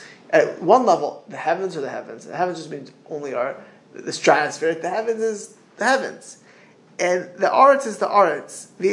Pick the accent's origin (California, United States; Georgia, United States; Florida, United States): Florida, United States; Miami Beach; I grew up in Miami Beach. I knew where not to walk when I grew up.